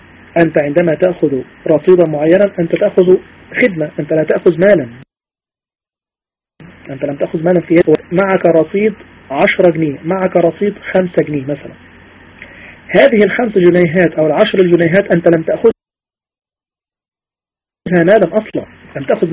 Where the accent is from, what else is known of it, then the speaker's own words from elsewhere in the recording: Egypt; الغالب مثلا في عندنا في مصر الغالب أن هذا يعتبر دين